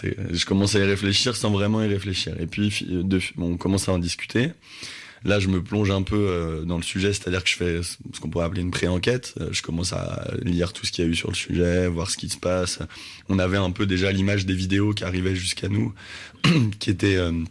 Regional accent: Paris, Île-de-France, France; born there

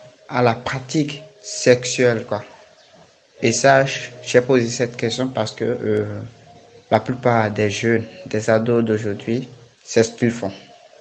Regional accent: Benin; j'ai 16 ans et je suis de l'Afrique au Bénin.

